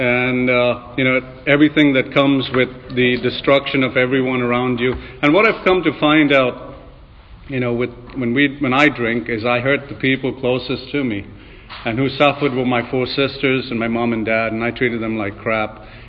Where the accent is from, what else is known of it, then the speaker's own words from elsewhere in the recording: Mumbai, Maharashtra, India; But I grew up in Bombay. I grew up a mile from the Arabian Sea. You know, it was a really nice area, right on that coast, right on the coast there, is the big film industry.